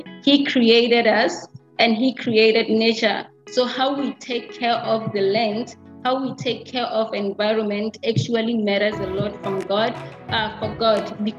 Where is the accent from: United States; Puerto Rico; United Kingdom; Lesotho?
Lesotho; Leribe; English is a second language; I come from Lesotho in Leribe District, and I was born and raised there.